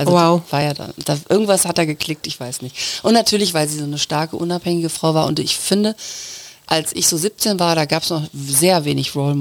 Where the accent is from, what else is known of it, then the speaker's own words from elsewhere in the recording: Aachen, North Rhine-Westphalia, Germany; born there; meine Mutter aus Schlesien. Und dann sind die, haben die sich aber in Aachen kennengelernt und deswegen bin ich in Aachen geboren.